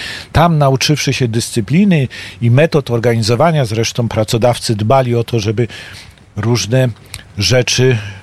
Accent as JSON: {"language": "Polish", "region": "Lower Silesian Voivodeship", "country": "Poland", "tie": "born there", "said": "Ja urodziłem się w naszych pięknych Karkonoszach"}